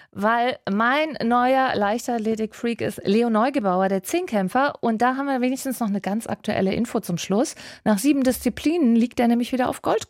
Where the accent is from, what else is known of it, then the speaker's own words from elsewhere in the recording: Düsseldorf, North Rhine-Westphalia, Germany; ich komme aus Düsseldorf, aber korrekter ist aus dem gediegenen Düsseldorf-Urdenbach, wo eigentlich lauter Hausbesitzer sind mit zugehörigen Gärten und den entsprechenden Geräten.